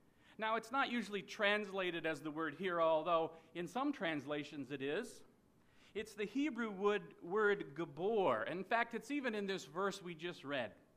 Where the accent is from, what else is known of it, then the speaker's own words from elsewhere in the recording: Minnesota, United States; I come from Minnesota, so you'll recognize my accent. When we say Minnesota, that's how you'll know where we come from.